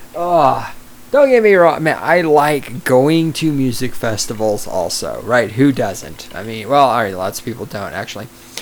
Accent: the South, United States; You just called all Southerners racist. And I'm a Southerner

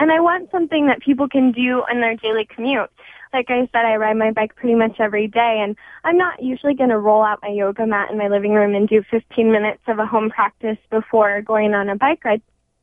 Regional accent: Colorado, United States; now in Seattle, United States; No, I'm from Colorado. My parents live in Littleton.

